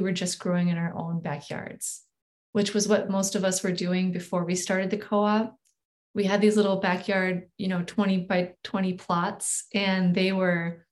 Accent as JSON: {"language": "English", "region": "Wisconsin", "country": "United States", "tie": "born or raised there", "said": "I'm not enrolled, but I'm a descendant of the Oneida Nation. And I grew up there on the Oneida Reservation."}